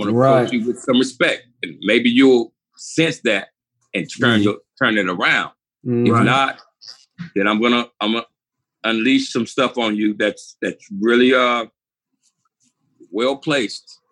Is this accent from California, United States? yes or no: no; Charlotte, North Carolina, United States; And I was born and raised here in Charlotte, North Carolina.